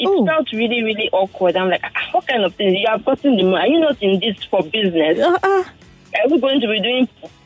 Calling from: Lekki, Lagos, Nigeria; I'm calling from Lekki.

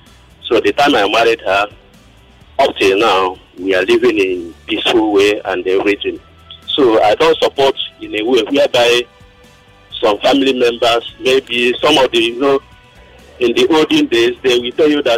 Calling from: Montserrado, Liberia; I'm calling from Moe.

